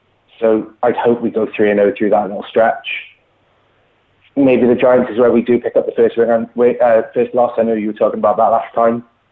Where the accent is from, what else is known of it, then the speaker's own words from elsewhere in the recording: Cardiff, Wales, United Kingdom; I'm from Wales and Cardiff. Well, in Cardiff and Wales, even.